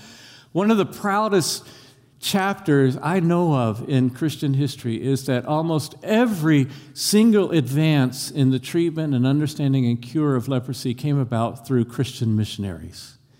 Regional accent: Evergreen, Colorado, United States; One illustration that helps me understand why God would do that takes place in my hometown. I live in a little town called Evergreen, Colorado. It has about 7,000 people.

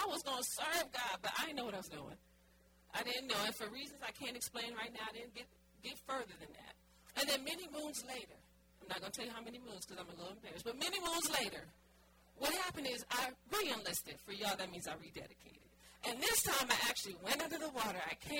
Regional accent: New Orleans, Louisiana, United States; I'm from New Orleans and I can't cook.

